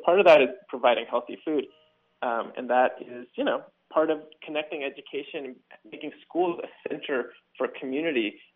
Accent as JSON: {"language": "English", "town": "San Francisco", "region": "California", "country": "United States", "tie": "born or raised there", "said": "as a public school student just growing up in San Francisco, I just remember how gross the food was."}